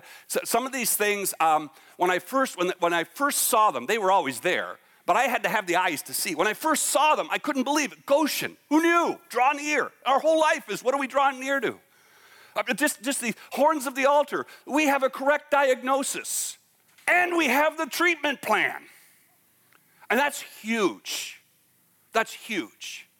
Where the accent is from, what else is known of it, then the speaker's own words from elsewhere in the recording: Ontario, Canada; now in United States; I grew up in Ontario, and I thought figs were fig Newtons.